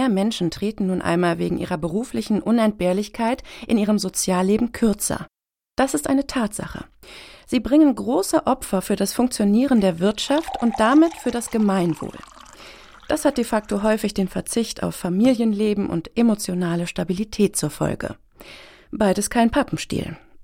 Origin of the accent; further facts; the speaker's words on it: Hanover, Lower Saxony, Germany; Ich bin in Hannover aufgewachsen und lebe dort immer noch.